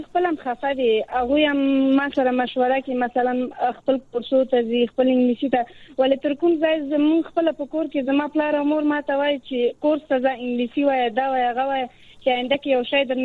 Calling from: Kabul, Afghanistan

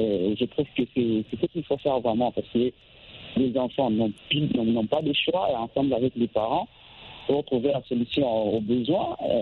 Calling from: Kinshasa, DR Congo; Ça va très bien ici chez nous à Kinshasa, en République démocratique du Congo.

